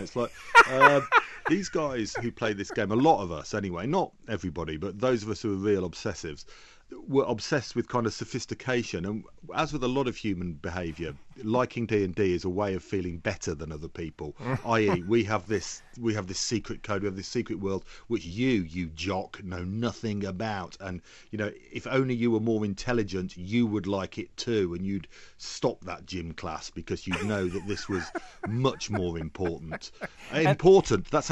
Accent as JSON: {"language": "English", "region": "England", "country": "United Kingdom", "tie": "born or raised there", "said": "when I was growing up in England, your class was an absolutely defining factor of who you were."}